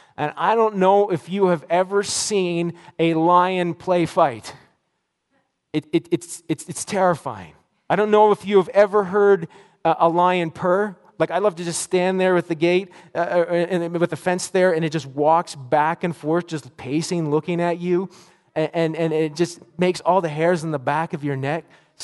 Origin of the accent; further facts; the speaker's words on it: Nova Scotia, Canada; I grew up in Nova Scotia. And not far from this little zoo that was down the road from me called Oaklawn Farm Zoo.